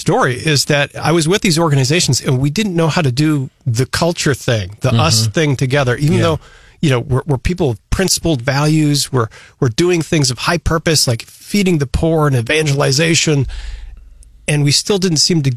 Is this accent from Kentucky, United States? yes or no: no; Chicago, Illinois, United States; born there; I grew up, you know, born in Chicago, you know, Cook County General Hospital on the south side in a Dutch community.